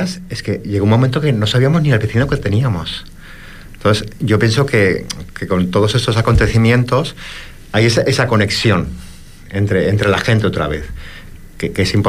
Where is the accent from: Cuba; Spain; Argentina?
Spain; Barcelona, Catalonia; persona que vengo de Barcelona, vine por un tema de salud, aterricé en esa isla sin conocerla, y han pasado 2 años